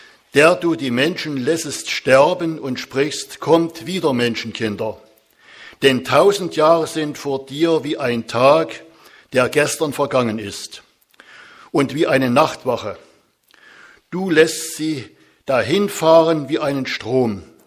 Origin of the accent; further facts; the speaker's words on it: Sosa, Saxony, Germany; Ich komme aus Sosa